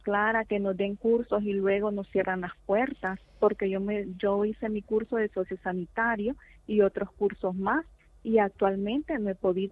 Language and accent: Spanish; Honduras; now in Spain; Un placer saludarles. Soy de Honduras. Tengo 40 años de edad. Como dijo Jorge, he venido a reciclarme aquí en España como socio sanitario.